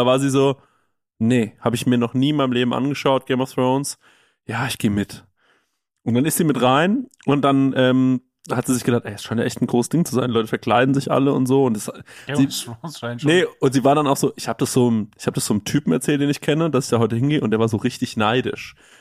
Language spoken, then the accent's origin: German; Düsseldorf, North Rhine-Westphalia, Germany; wie man bei uns in Düsseldorf sagt.